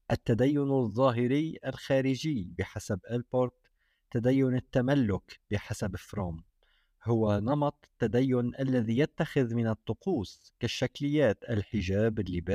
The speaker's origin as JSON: {"language": "Arabic", "country": "Syria", "said": "لا يمكننا كسوريين مواجهة خطاب السلطات الدينية بإعلان الحرب عليها"}